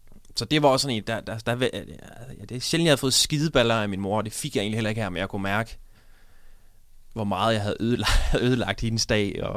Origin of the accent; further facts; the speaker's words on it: Randers, Central Denmark Region, Denmark; Jeg er jo født og opvokset i Randers, som sagt, og jeg startede med at lave stand-up, mens jeg stadigvæk boede hjemme.